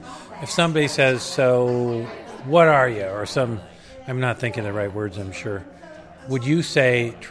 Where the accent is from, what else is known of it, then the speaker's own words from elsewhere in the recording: North Dakota, United States; You grew up in South Dakota, right? I'm from North Dakota.